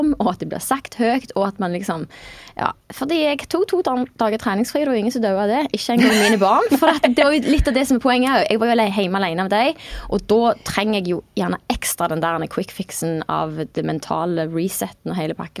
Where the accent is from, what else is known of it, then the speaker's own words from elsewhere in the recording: Egersund, Rogaland, Norway; og så skal det visst nok regne liksom resten, eller bli bløtt igjen hjemme I Egersund.